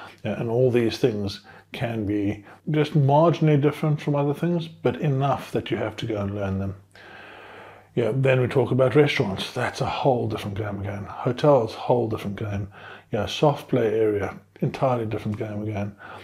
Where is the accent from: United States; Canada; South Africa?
South Africa; now in United Kingdom; I came from South Africa